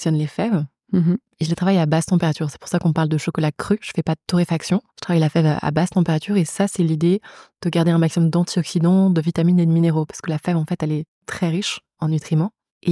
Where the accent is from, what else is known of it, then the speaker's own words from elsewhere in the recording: Paris, Île-de-France, France; also born or lived in Compiègne; j'ai 28 ans. J'ai grandi entre Paris et la forêt de Compiègne.